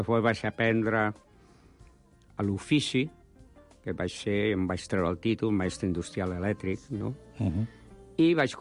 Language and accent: Catalan; Barcelona, Catalonia, Spain; born there; Jo vaig néixer a la barriada de Sants, al carrer Badal. Està aquí mateix.